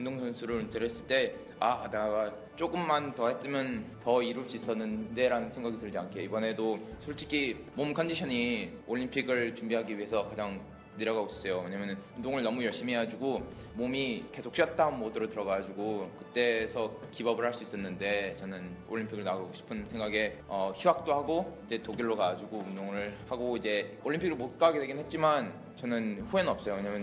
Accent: South Korea; 항상 저 한국 사람이라는 자부심이 크죠.

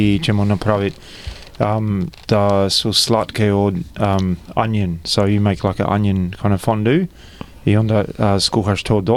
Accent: Australia; born there; Croatian is a second language; Ja sam rođen tu u Australiji i apology za moj hrvatsko, jer znaš, you know, ide gore i dole.

